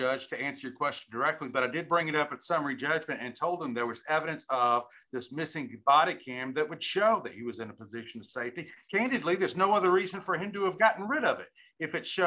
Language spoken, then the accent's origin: English; Hoover, Alabama, United States; I'm from Hoover, Alabama